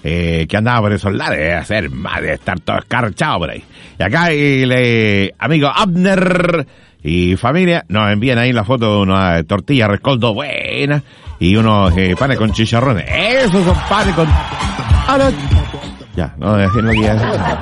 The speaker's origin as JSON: {"language": "Spanish", "country": "Chile", "said": "No, soy chileno y pa' qué."}